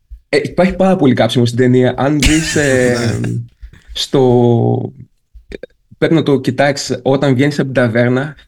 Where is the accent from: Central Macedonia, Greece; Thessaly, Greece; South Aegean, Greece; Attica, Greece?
Thessaly, Greece; Larisa; είμαι από Λάρισα.